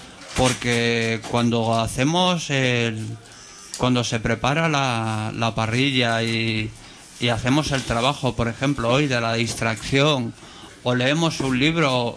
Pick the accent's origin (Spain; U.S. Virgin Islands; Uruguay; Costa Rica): Spain; Galicia; Yo parlo una mica catalán, ¿no? Pero yo soy gallego, ¿no?